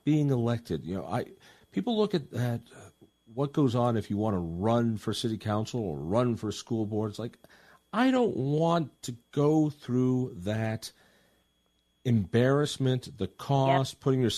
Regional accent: Boulder, Colorado, United States; My hometown of Boulder has 25 boards and commissions, each one that has 5 positions on it for civilians.

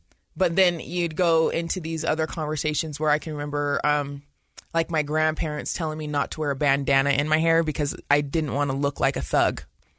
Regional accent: West Valley, Utah, United States; I grew up in West Valley.

